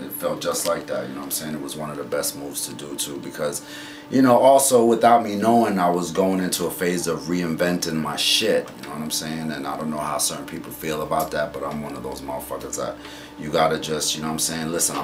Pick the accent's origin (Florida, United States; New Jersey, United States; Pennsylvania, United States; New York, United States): New Jersey, United States; I'm from Jersey. Spent a lot of time out in Brooklyn, up and down, up and down